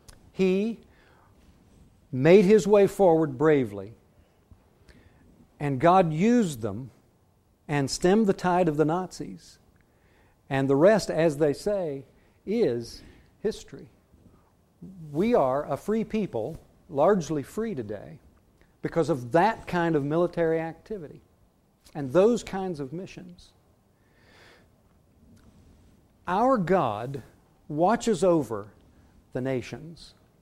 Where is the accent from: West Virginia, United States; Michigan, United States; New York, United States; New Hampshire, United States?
West Virginia, United States; I have a good friend in the little town where I grew up in West Virginia